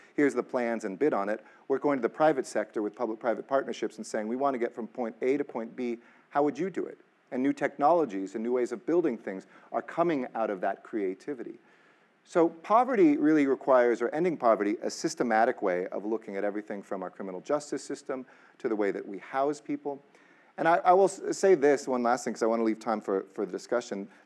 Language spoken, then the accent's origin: English; California, United States; like I grew up in the San Fernando Valley